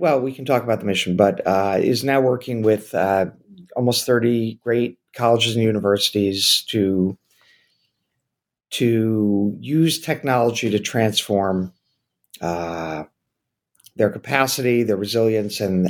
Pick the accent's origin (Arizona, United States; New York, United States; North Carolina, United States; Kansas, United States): New York, United States; New York City; I grew up in New York City and went to a small private high school, Birchwathen